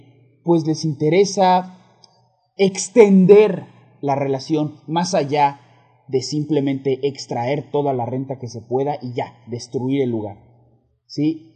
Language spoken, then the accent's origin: Spanish; Mexico; yo como mexicano, como buen mexicano aficionado al boxeo, ustedes sabrán, el boxeo es muy, muy popular en México.